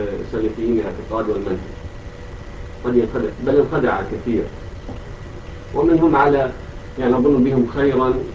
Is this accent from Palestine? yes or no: no; Iraq; احنا من العراق